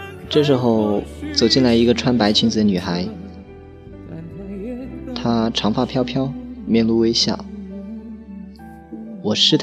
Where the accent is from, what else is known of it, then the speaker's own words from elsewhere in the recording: Guizhou, China; 直到暑假，他决定来贵州找我，我们的感情才渐渐回温。为了让他在我家乡玩得开心